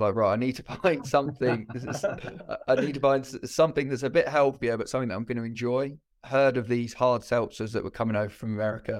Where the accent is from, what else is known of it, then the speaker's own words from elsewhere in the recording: Birmingham, West Midlands, United Kingdom; I'm from Birmingham and, I see Tiger shirts walking around here.